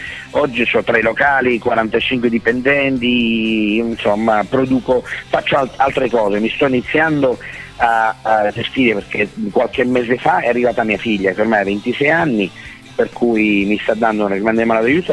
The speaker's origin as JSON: {"language": "Italian", "region": "Sicily", "country": "Italy", "said": "Però sai, essendo siciliani, sì, abbiamo una marcia in più."}